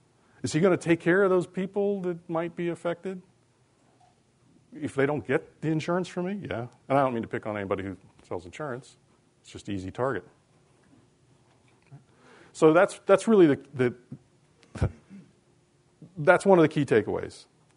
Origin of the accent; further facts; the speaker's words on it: Midwest, United States; I mean, I grew up in the Midwest. I was a roofer as a kid in high school.